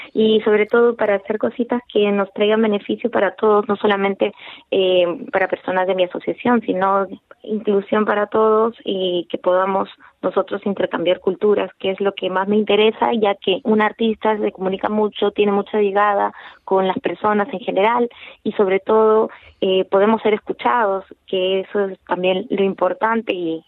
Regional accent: Casar de Cáceres, Extremadura, Spain; yo feliz porque el Casar de Cáceres es mi pueblo y mi gente

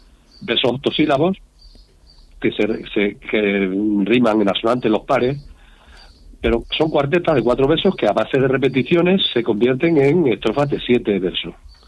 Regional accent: Madrigal de la Vera, Extremadura, Spain; Ocasión de disfrutarlo en muchas ocasiones aquí en mi pueblo de Madrigal de la Vera

